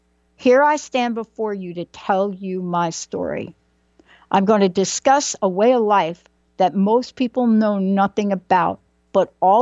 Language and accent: English; New York City, New York, United States; Well, I grew up in the Bronx.